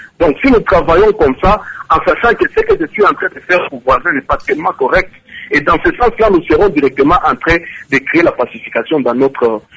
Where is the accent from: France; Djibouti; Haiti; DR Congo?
DR Congo; Katanga; Mais moi, je suis sur Katanga, je suis originaire du territoire de Congo.